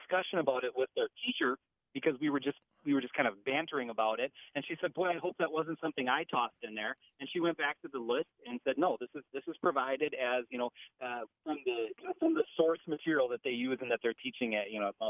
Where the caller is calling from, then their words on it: De Pere, Wisconsin, United States; I'm calling from De Pere, Wisconsin.